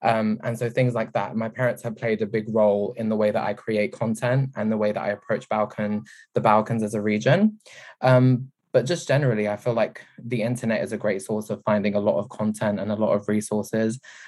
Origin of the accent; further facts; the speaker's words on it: London, United Kingdom; I was born and raised in London, but my family, we'd go back to Kosovo for summer holiday. And I have a lot of family in different countries surrounding Kosovo as well.